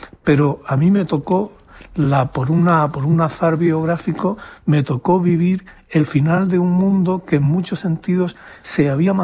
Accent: Jaén, Andalusia, Spain; La España de Jaén. Claro. Que es mi tierra, que está muy cerca de la Mancha

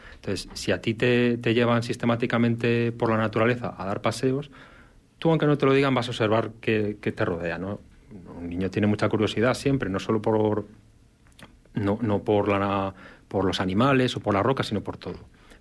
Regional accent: Castile and León, Spain; yo soy de León, de un pueblo de León. Entonces, allá hay mucha montaña, mucho territorio por conocer en forma de rutas, paisajes, disfrutar del entorno.

